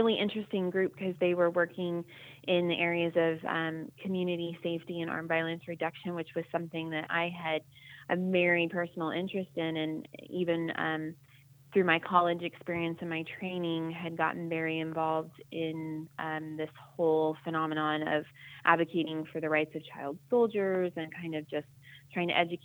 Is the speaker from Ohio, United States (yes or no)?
yes; Cincinnati, Ohio, United States; I grew up outside of Cincinnati, Ohio, and I went to, you know, a really small kind of private school.